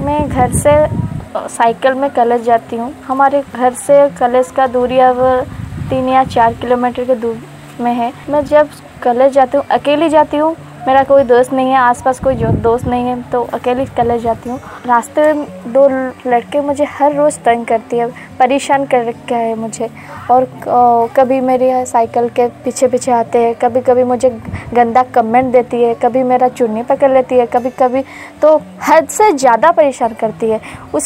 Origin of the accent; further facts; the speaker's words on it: Kazipur, Odisha, India; मेरा गांव का नाम काजीपुर निमापोड़ा पुरी।